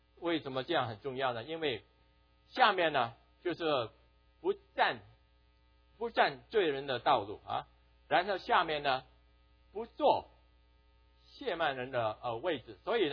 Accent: Guangdong, China; 虽然间我们广东人呢，很少那个人的名字里面有个福字的啊

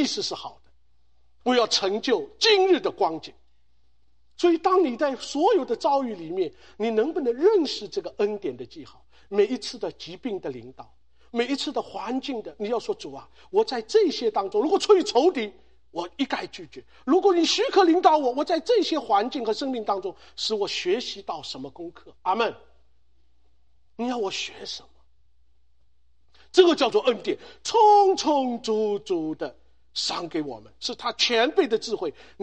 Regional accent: China; 我们中国人毛泽东有一句话，与天斗其乐无穷啊，中国人来就是一个斗的东西，一个斗的文化

